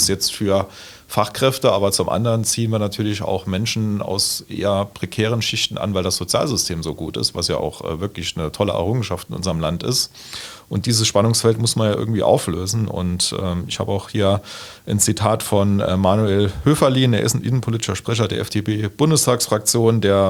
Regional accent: Tholey, Saarland, Germany; In Tholey, meiner Heimatgemeinde, haben wir jetzt so ein ehemaliges Heim hergerichtet

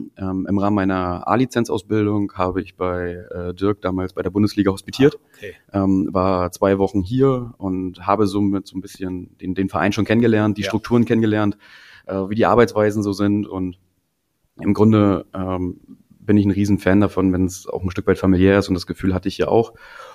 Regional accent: Wismar, Mecklenburg-Vorpommern, Germany; das ist genauso wie Wismar, also meine Heimatstadt.

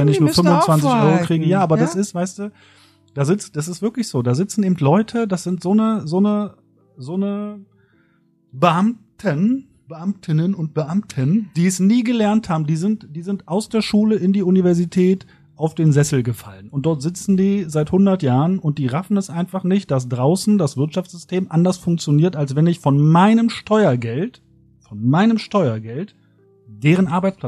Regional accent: Berlin, Germany; Ich komme ja aus Berlin-Neukölln.

